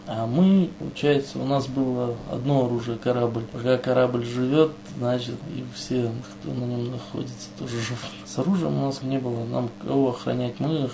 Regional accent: Almaty, Kazakhstan; now in Russia; Родился я в Республике Казахстан на юге, в Алмате. Рос там до 1995 года.

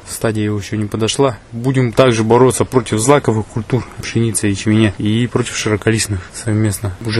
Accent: Tyumen Oblast, Russia; Сам я из Сорокинского района, работал главным агрономом района с 10 по 13 год.

